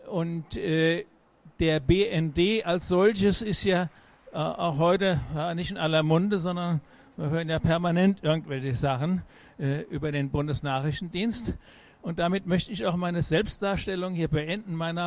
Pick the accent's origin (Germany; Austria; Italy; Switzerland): Germany; Essen, North Rhine-Westphalia; Wir kommen aus Essen.